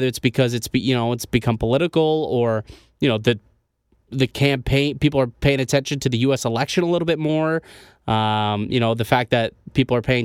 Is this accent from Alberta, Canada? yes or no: no; Ontario, Canada; I'm from the Niagara region.